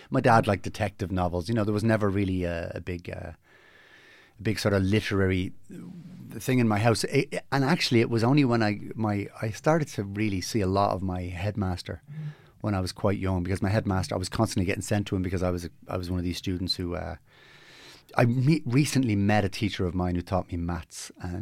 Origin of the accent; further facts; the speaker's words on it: Dublin, Leinster, Ireland; I grew up in Ballymun, a great place to grow up.